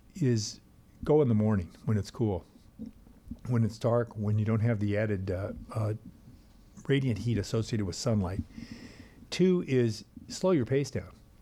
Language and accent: English; Arizona, United States; And one of the things I grew up in Arizona that you see that you don't see in Minnesota